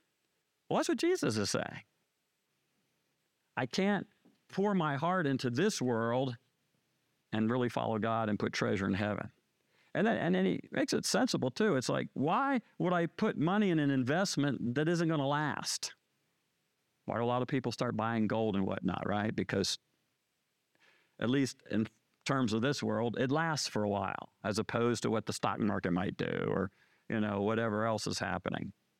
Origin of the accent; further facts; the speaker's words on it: Maryland, United States; I was born and raised in Maryland, Washington, D.C. suburbs.